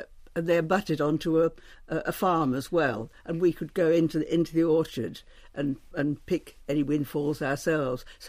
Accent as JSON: {"language": "English", "town": "Birmingham", "region": "West Midlands", "country": "United Kingdom", "tie": "born or raised there", "said": "I was brought up in Birmingham, yeah."}